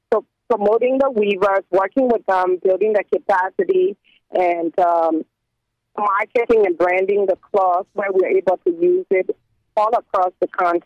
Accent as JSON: {"language": "English", "country": "Liberia", "said": "I'm from the Fele ethnic group, and it's the largest ethnic group in Liberia"}